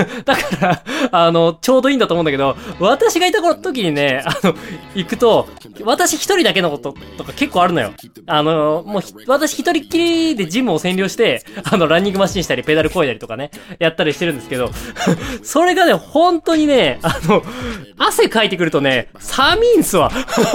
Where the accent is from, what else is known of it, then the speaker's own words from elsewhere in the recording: Hokkaido, Japan; 私がね、あの北海道出身なんですけど